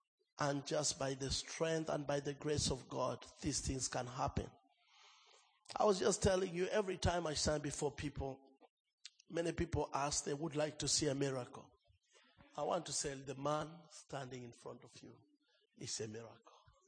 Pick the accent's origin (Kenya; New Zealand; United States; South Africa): Kenya; born there; I was born in Kenya, and at the age of 8, my parents had an accident